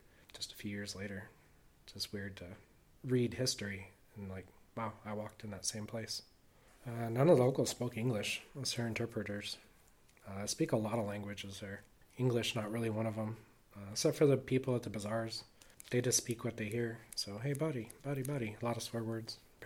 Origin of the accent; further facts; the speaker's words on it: United States; Being an American, pretty much anywhere in the world opens you up to the type of racism, I think.